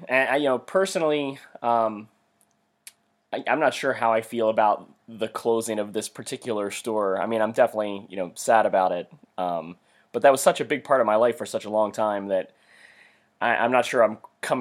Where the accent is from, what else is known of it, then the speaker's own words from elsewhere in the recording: Baltimore, Maryland, United States; a lot of our Baltimore area fans, since we are both from Baltimore, a lot of our friends and a lot of our former coworkers are probably aware